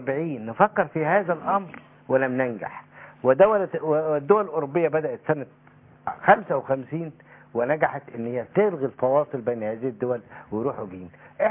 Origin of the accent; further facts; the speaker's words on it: Faiyum, Faiyum Governorate, Egypt; وأنا أعرفهم لأن أنا أصلا من الفيوم